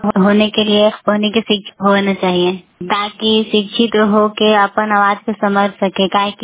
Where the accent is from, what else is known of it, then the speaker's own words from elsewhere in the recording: Dasauti, India; हमारा गांव दसौती है।